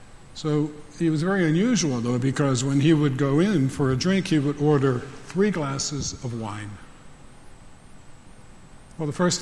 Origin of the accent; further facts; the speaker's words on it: Pittsburgh, Pennsylvania, United States; back in my hometown of Pittsburgh, people like to know that sometimes.